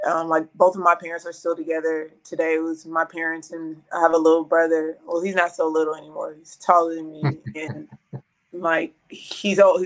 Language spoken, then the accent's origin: English; Houston, Texas, United States; I am born and raised from Houston, Texas. Southwest side.